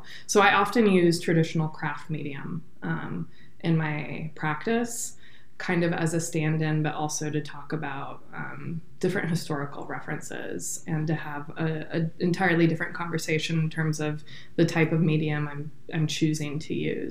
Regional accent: Oregon, United States; also born or lived in Portland; Yeah, I grew up in Central Oregon and Portland. So I was born and raised in Oregon and lived in Central Oregon during a time of rapid development.

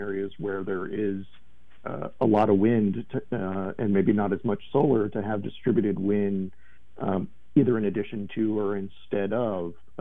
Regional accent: Illinois, United States; I grew up in Illinois, and my grandfather was a farmer

